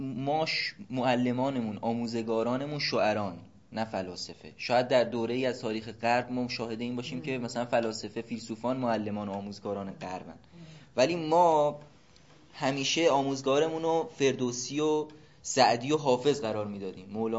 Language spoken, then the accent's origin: Persian; Iran; خب ما چون ایرانی هستیم شاید خیلی نتونیم فضای غیری رو در کنیم